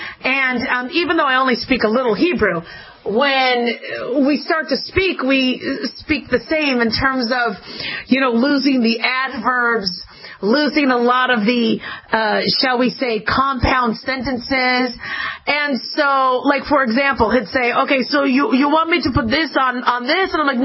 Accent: United States; born there; English is supposed to be my first language, right? You know, I was born in America. You know, my mom spoke English, but she spoke very quickly

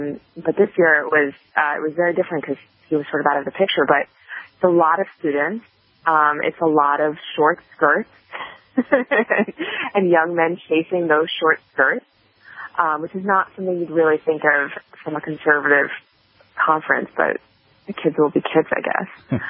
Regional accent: New York, United States; I'm a little more socially conservative than Carol, but I'm still a New Yorker, and I'm also a fellow member of the Jewish tribe.

